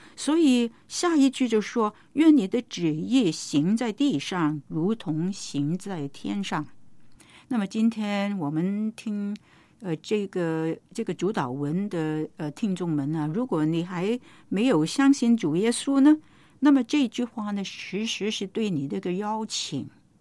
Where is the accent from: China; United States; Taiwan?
China; Guangdong; 就是我们广东人所说的餐文餐食啊